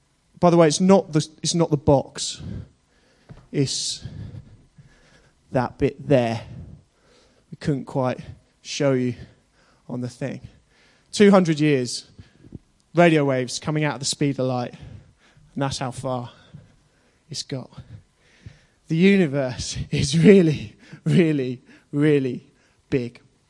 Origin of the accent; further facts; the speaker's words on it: Chennai, Tamil Nadu, India; born there; won't do the accent, because it makes me sound like I'm canvassing for Plaid Cymru, rather than I was born in Chennai.